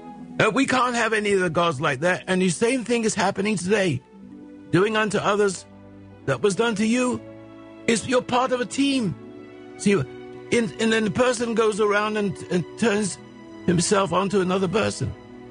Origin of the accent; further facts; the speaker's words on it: England, United Kingdom; You know, I come from England.